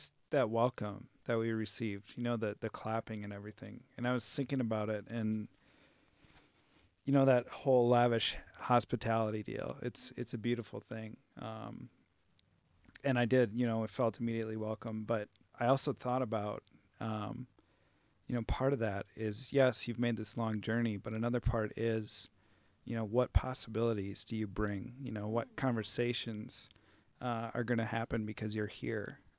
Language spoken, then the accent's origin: English; Saint Paul, Minnesota, United States; I'm from St. Paul, Minnesota.